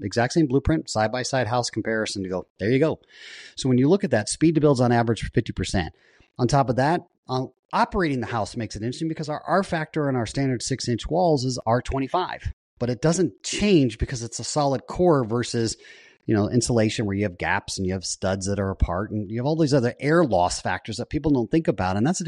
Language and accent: English; Marina Del Rey, California, United States; I'm an ex Southern Californian. So the LA fires hit very close home to me. In fact, I grew up in Marina Del Rey